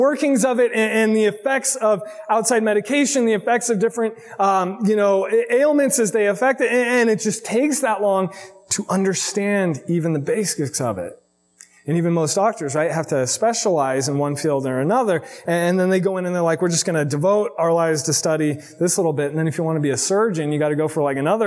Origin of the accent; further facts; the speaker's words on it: Arizona, United States; I mean, I grew up in Arizona, but I've never had anything like this, right?